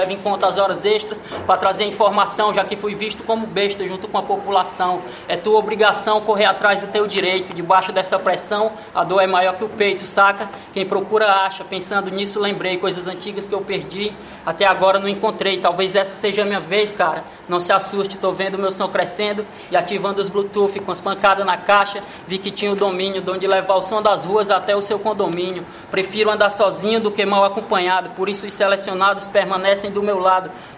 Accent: Taíba, Ceará, Brazil; Também sou do Ceará, sou de Taíba, distrito São Gonçalo do Amarante, próximo a Fortaleza, Ceará.

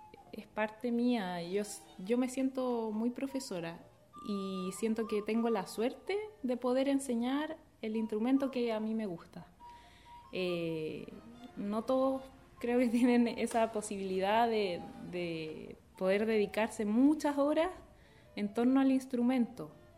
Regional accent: Viña del Mar, Valparaíso, Chile; Venía, bueno, yo soy de Viña del Mar, viajaba cada cierto tiempo a tomar clases bastante extensas

